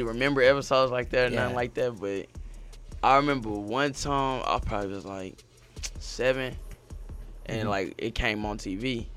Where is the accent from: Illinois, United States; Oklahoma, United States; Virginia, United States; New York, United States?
Oklahoma, United States; I guess everybody already just started, like, messing with me, because I'm from Oklahoma.